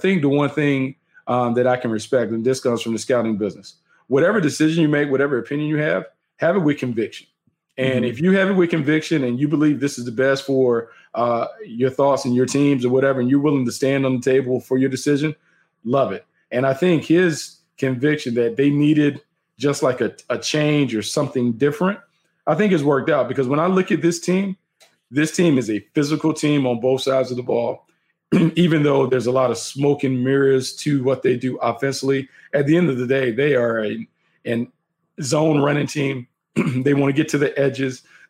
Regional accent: North Carolina, United States; because I'm from North Carolina, I'm so used to like brown and serve rolls.

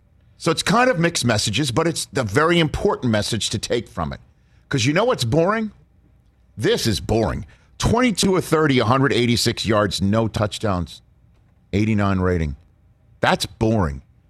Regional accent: New York, United States; It does help because I'm from New York and I have a lot of spite and bile in me.

